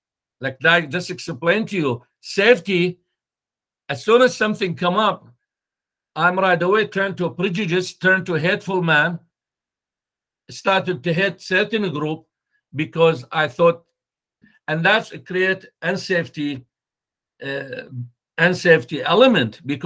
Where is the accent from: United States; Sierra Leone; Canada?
Canada; English is a second language; because I'm Canadian. I've been in Canada for years.